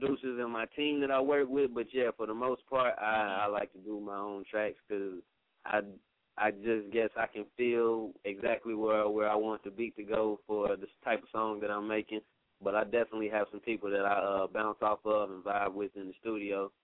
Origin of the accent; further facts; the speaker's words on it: Indianapolis, Indiana, United States; also born or lived in Atlanta, Georgia; I'm from the Midwest, Indianapolis, Indiana, right in the heart of the nation. But, like I said, I've been a little bit all over, kind of grew up a lot, spent a lot of my years down south in Atlanta, Georgia